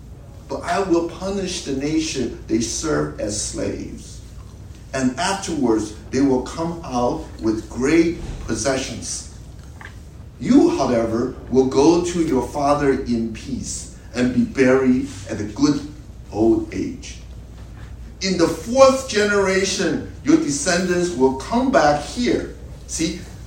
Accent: Chicago, Illinois, United States; I'm from Chicago. I'm his big fan.

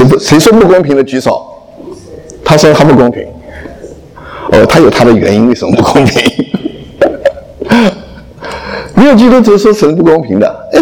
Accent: China; 我们中国人做事不比印度人弱，但是为什么印度人升得这么快，我们中国人的话就一个都没有？

